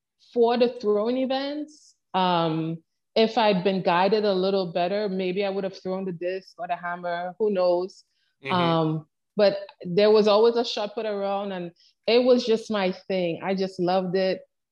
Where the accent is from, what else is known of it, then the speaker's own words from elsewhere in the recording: Trinidad & Tobago; The challenge that I had as a young person growing up in Trinidad is that, and growing up in the rural area in Trinidad, is that I did not have exposure to coaches.